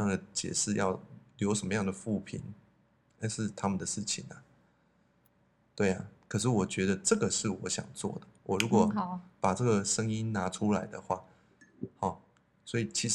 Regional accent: Taiwan

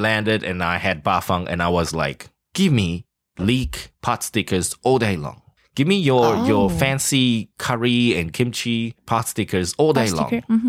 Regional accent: South Africa; Growing up in South Africa, you know, the only vegetable, the only Western vegetable you see are pumpkins and cabbage all day long.

